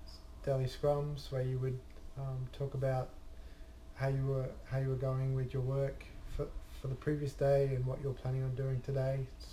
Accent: Australia; from Avanade. I'm an Agile coach from Australia.

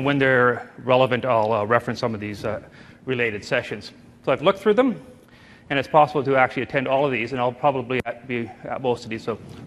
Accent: Canada; I'm Canadian

